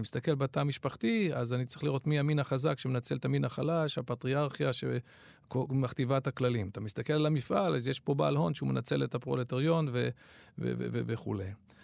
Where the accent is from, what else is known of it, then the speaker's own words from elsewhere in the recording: Ra'anana, Central District, Israel; גדלתי בסמיכות לשם ברעננה